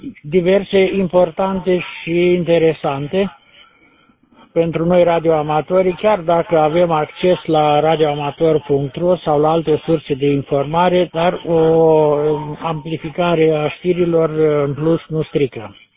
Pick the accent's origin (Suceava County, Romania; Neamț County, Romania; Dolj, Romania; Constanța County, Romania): Neamț County, Romania; Piatra Neamț